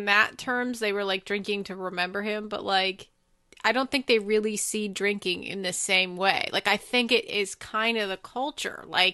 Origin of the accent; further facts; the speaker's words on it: United States; So watching this movie as an American, I get it.